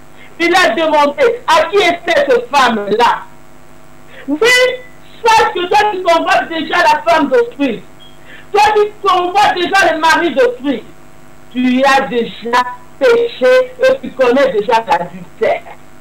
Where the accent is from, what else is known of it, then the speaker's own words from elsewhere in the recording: DR Congo; now in Europe; quand on était chez nous au Congo